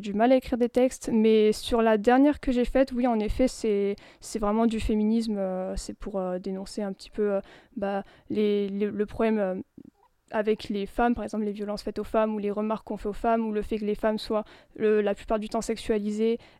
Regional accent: Perpignan, Occitanie, France; also born or lived in Nice; Je suis née à Nice, mais j'ai toujours vécu à Perpignan.

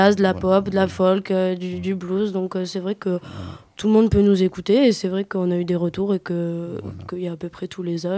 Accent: Le Barcarès, Occitanie, France; je suis de Barcarès

